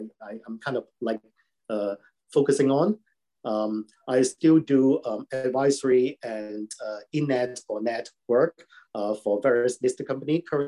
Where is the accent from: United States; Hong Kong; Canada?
Hong Kong; also born or lived in United Kingdom; I was born in Hong Kong, raised in Hong Kong, educated in UK. I speak Chinese, I write very good Chinese